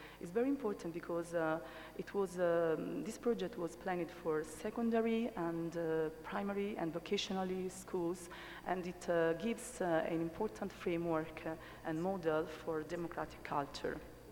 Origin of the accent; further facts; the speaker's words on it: Italy; English is a second language; I came from Italy. My presentation will be in English